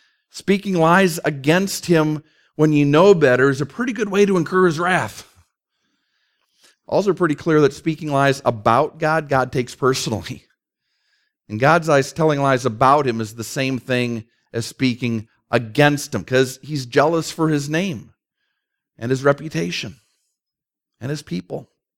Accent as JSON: {"language": "English", "town": "Saint Paul", "region": "Minnesota", "country": "United States", "tie": "born or raised there", "said": "When I was growing up in Minnesota, my family lived kind of on the edge of St. Paul, so there were still some woods and some fields within walking distance."}